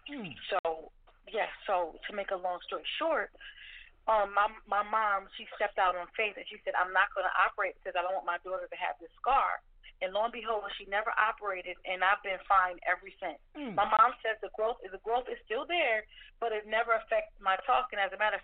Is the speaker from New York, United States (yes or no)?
yes; Buffalo, New York, United States; So, I mean, so I don't take for granted that I grew up in Buffalo, New York. It's in my heart and it's with me everywhere that I go.